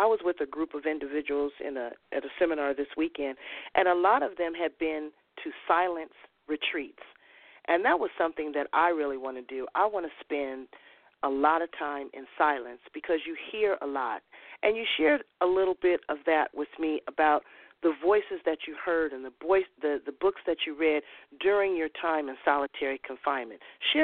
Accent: Los Angeles, California, United States; Now, you know, I'm from South Central L.A. I take pride in my ghetto card, my G card.

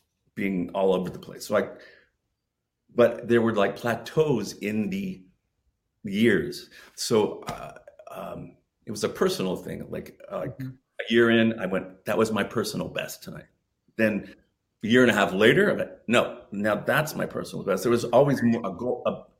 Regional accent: Orlando, Florida, United States; And then we got to take it to my hometown of Orlando.

